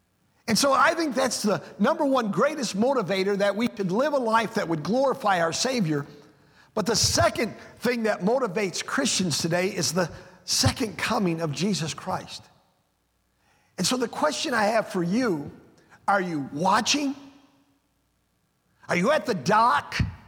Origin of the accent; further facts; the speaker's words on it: United States; born there; I was born in America, in a free country, and I was born in a time when I didn't have to go to war.